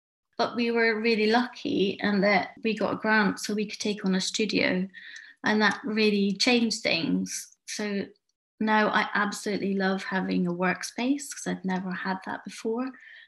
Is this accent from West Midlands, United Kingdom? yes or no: no; Glasgow, Scotland, United Kingdom; So I grew up in Partick, and it's a really interesting area